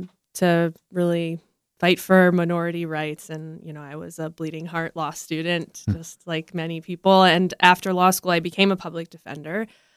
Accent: Florida, United States; Sure. I am from Florida, actually. I grew up in Florida. I went to college at the University of Florida

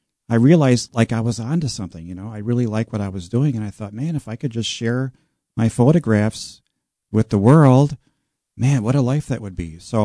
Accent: Marshfield, United States; I was raised in Marshfield, and my dad had a steel fabrication company

